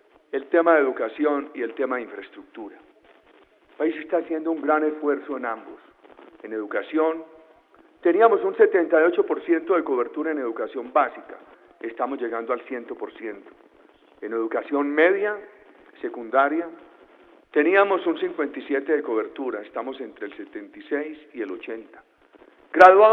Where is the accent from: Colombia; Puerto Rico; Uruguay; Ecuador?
Colombia; 46 millones de ciudadanos como somos los colombianos